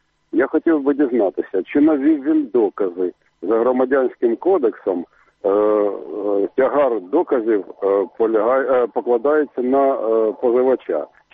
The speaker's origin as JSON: {"language": "Ukrainian", "town": "Kharkiv", "region": "Kharkiv Oblast", "country": "Ukraine", "said": "я з Харкова."}